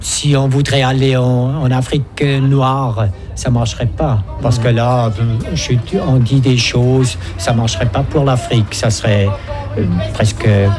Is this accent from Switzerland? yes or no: yes; Switzerland; first language Swiss German; French is a second language; Oui, moi, sûrement, parce que c'est pas ma langue maternelle, alors je dois être plus attentif en jouant, parce qu'en suisse allemand, je pense, je rêve, je fais tout, c'est facile.